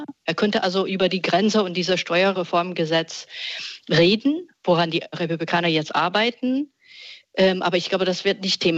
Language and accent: German; Michigan, United States; German is a second language; Also auch wo ich herkomme, Michigan.